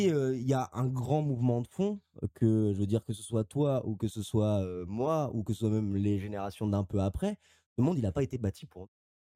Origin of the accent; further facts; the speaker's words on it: France; Ça ne veut pas dire qu'on vit, nous, en tant que Français, la même chose que vivent les Malgaches.